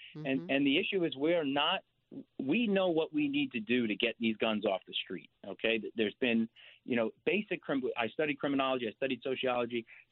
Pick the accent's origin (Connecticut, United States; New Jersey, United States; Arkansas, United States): Connecticut, United States; Stamford; You know, I grew up in Stamford, in a little section called Springdale.